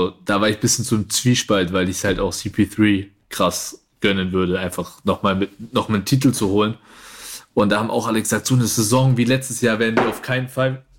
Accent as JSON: {"language": "German", "town": "Bayreuth", "region": "Bavaria", "country": "Germany", "tie": "born or raised there", "said": "ich bin halt jetzt seit 7 Jahren in Bayreuth, werde wahrscheinlich in Bayreuth meine Karriere beenden und das ist jetzt halt auch so, das ist meine Heimat."}